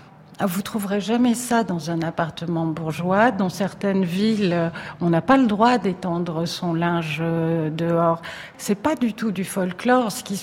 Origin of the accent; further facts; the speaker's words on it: Marseille, Provence-Alpes-Côte d'Azur, France; Chez moi, à Marseille, c'est pareil.